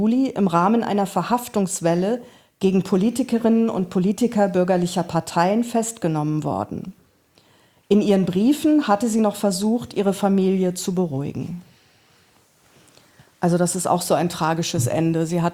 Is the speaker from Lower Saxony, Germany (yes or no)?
yes; Emden, Lower Saxony, Germany; ich komme ja eben von der Nordsee, ich komme ja nicht aus Frankfurt, ich komme aus Emden